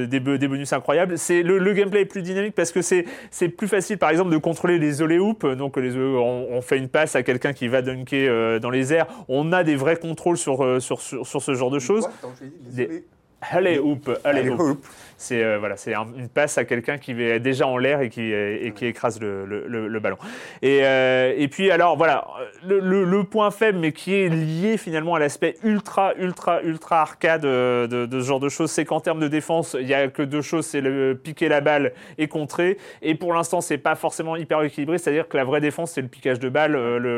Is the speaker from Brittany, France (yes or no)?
yes; Brittany, France; sauf quand il y avait la fête foraine à Lorient, près de là où j'ai grandi